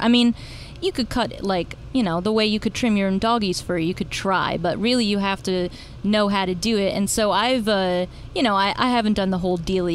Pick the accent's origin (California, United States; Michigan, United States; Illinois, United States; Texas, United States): California, United States; also born or lived in Sonoma County, United States; So I'm originally from the Bay Area.